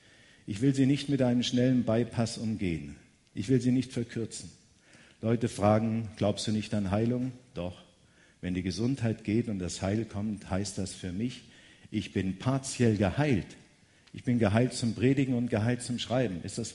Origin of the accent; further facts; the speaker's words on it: Marburg, Hesse, Germany; Ich komme aus Marburg, der Stadt Elisabeth von Thüringen.